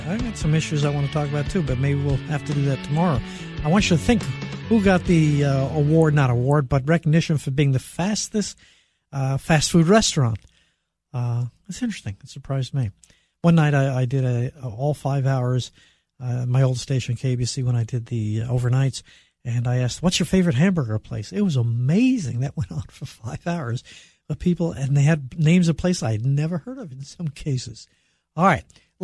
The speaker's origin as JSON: {"language": "English", "town": "New York City", "region": "New York", "country": "United States", "tie": "born or raised there", "said": "I grew up in New York City, and it was like a birthright to be a Democrat"}